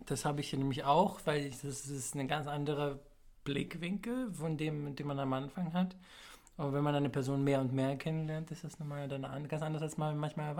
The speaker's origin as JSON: {"language": "German", "town": "Samos", "region": "North Aegean", "country": "Greece", "said": "da in Samos, wo ich herkomme"}